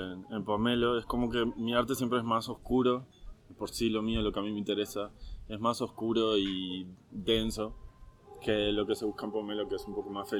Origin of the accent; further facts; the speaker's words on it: Uruguay; Vengo de Uruguay